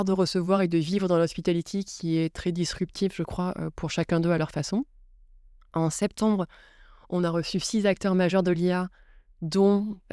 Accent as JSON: {"language": "French", "region": "Provence-Alpes-Côte d'Azur", "country": "France", "tie": "born there", "said": "je suis née en Provence et j'y ai mon cœur, j'y ai mon sens."}